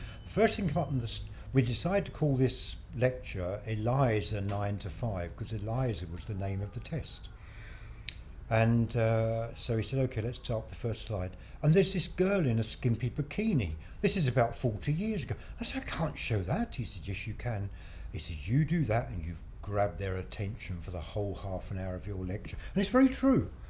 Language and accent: English; Brighton, South East England, United Kingdom; also born or lived in Southampton / Nottinghamshire / America / Kent; I'm 63 years old and I come from Brighton in East Sussex.